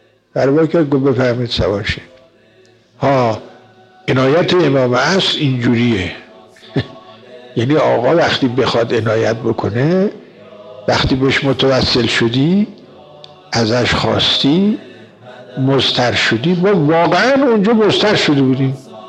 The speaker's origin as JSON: {"language": "Persian", "country": "Iran", "said": "فهمید که ما ایرانی هستیم، بلد نیستیم زبان او رو"}